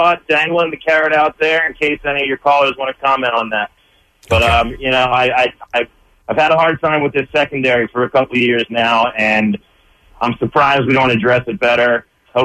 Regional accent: Philadelphia, Pennsylvania, United States; Philly is a different breed. We're from Philly, freaking Philly.

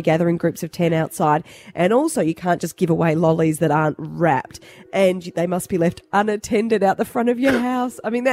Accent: Wonga Park, Victoria, Australia; an interesting one here in Australia because I remember when I was a kid, we'd try. But mind you, I grew up in Wonga Park, which is semi-rural.

